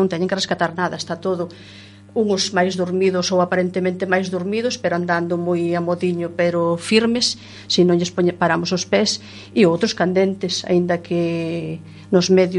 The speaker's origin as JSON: {"language": "Galician", "region": "Galicia", "country": "Spain", "said": "eu veño da Terra Chá."}